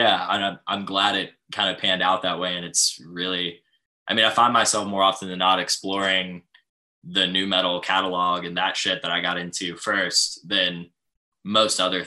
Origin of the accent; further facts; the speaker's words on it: Huntsville, Alabama, United States; Huntsville, Alabama.